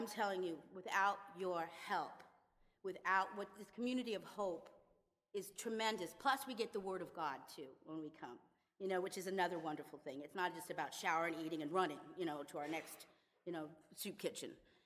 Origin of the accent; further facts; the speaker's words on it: California, United States; I come from California, a family, upper middle class family, great upbringing.